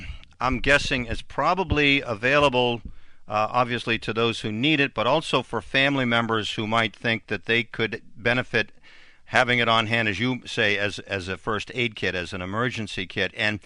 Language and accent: English; Gloucester, Massachusetts, United States; Certainly, I'm from Gloucester